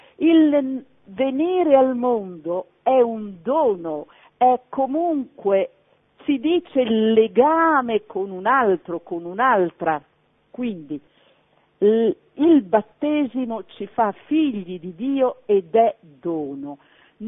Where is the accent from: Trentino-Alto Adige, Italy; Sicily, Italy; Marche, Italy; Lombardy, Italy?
Trentino-Alto Adige, Italy; io sono del Trentino, al Maso Rover dove sono nata, è proprio la patrona